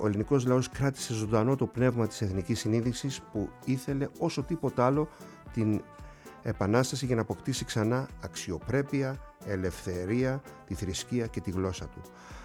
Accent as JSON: {"language": "Greek", "town": "Kasos", "region": "South Aegean", "country": "Greece", "said": "εκεί στην Κάσο, στο νησί μου"}